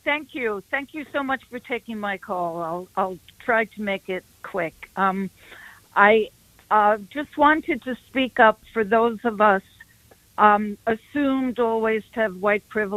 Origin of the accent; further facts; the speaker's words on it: New York, United States; I grew up in Washington Heights, working class family.